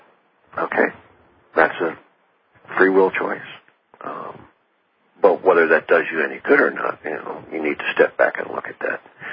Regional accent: New Jersey, United States; I grew up in New Jersey, in a small town not far from New York City. But it was still kind of countrified. It was the suburbs, but there was a lot of woods. There was a lot of farms and things.

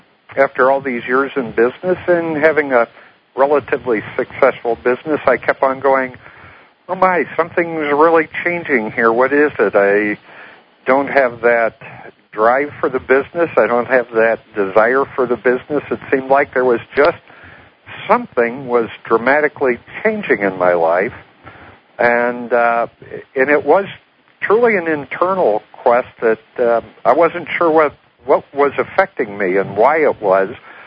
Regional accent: Akron, Ohio, United States; born there; But, I was born up in Akron, Ohio, and was brought up in childhood in the United Church of Christ.

